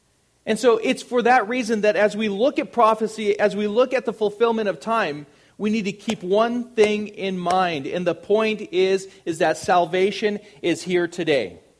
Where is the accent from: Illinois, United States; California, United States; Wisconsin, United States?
California, United States; Colton; You know, growing up in Colton and going to Colton High and taking part in the great activities that I participated